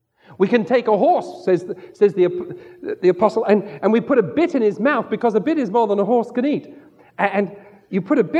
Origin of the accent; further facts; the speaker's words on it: England, United Kingdom; And I have to think of everything in terms of Labour and Conservative because I'm still English.